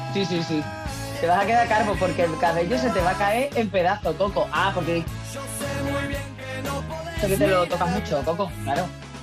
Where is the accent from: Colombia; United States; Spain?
Spain; Cádiz, Andalusia; No, te confunda que yo no soy de Cuenca, ¿eh? Yo soy de Cádiz.